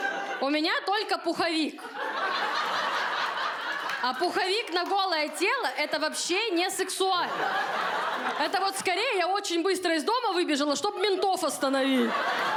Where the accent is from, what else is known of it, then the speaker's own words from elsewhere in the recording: Khabarovsk, Khabarovsk Krai, Russia; now in Moscow, Russia; я из Хабаровска, уже 3 года живу в Москве, работаю, снимаю квартиру, все окей